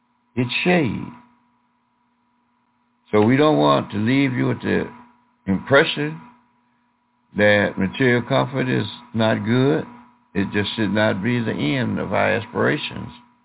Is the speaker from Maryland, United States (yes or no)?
no; Alabama, United States; When I was a boy growing up in Alabama, they used to pack potatoes and rice and other dry foods in the burlap material